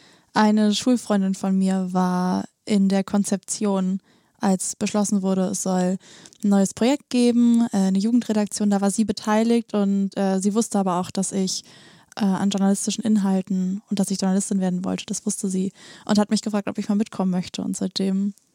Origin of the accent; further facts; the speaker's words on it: Berlin, Germany; Ich bin Studentin und arbeite im Ehrenamt bei Jupp Berlin in der Jugendredaktion. Ich komme aus Steglitz-Zehlendorf